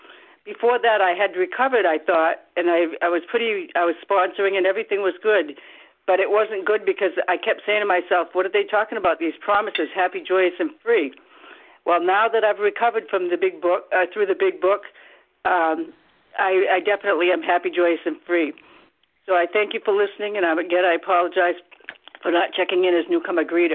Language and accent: English; Massachusetts, United States; I'm from Massachusetts, and I'm a recovered, grateful, compulsive overeater.